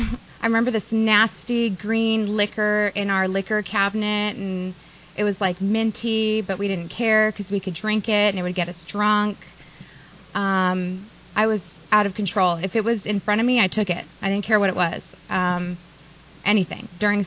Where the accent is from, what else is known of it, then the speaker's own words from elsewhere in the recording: Venice, California, United States; I grew up in Venice, California. Went to Venice High School.